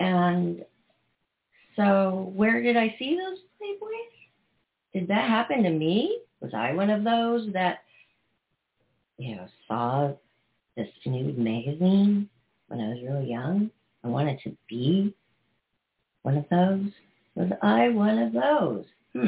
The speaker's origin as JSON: {"language": "English", "town": "Seattle", "region": "Washington", "country": "United States", "said": "Well, I'm from Seattle, Washington."}